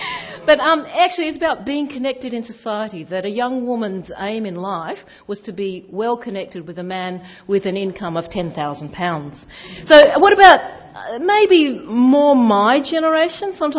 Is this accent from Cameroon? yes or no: no; Australia; now do I sound like an Aussie? Yes. Yeah. I'm an Australian, an ABC, Australian born Chinese. And I'm a fourth generation. But on my dad's side, he's from Malaysia, also Chinese. Do I speak Chinese? No, I don't speak Chinese.